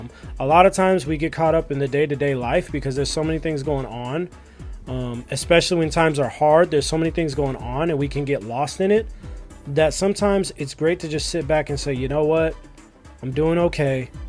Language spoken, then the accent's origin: English; United States; now in Los Angeles, United States; I'm from America. I live in Los Angeles